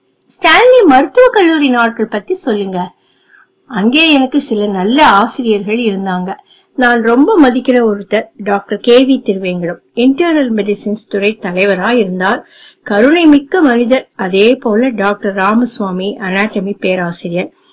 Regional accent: Chennai, Tamil Nadu, India; அதனால 1956 நான் சென்னையில என் தாத்தா பாட்டி வீட்டில் வளர்ந்தேன்.

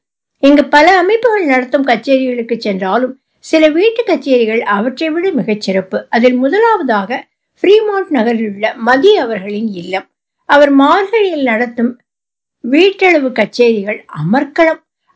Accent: Coimbatore, Tamil Nadu, India; என் சிறு வயதில் நாங்கள் கோயம்புத்தூரில் இருந்தோம்.

